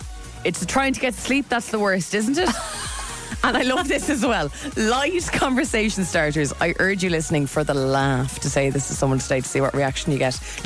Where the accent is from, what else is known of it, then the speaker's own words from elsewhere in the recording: Ireland; So naturally, as an Irish person, I panic.